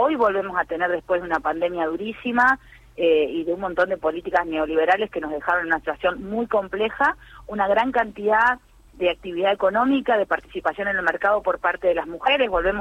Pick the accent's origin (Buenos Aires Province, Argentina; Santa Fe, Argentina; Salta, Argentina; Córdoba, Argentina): Salta, Argentina; yo vengo de Salta, ¿no? O sea, mi provincia, desde donde vengo antes de ser parte de este equipo de gobierno, es Salta.